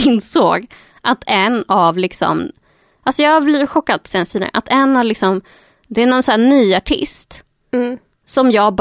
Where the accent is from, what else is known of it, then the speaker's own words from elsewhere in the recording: Gävle, Gävleborg County, Sweden; Och det var en person från Gävle, där jag växte upp.